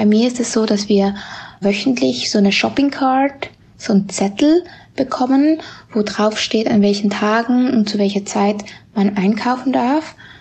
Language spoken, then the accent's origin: German; Zurich, Switzerland; now in Ho Chi Minh City, Vietnam; ich komme aus Zürich und lebe seit fast 3 Jahren schon in Saigon.